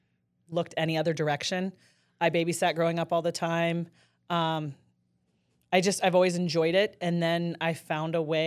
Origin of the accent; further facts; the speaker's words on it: St. Henry, Ohio, United States; I was born and raised in St. Henry. I graduated in 2000 here from St. Henry.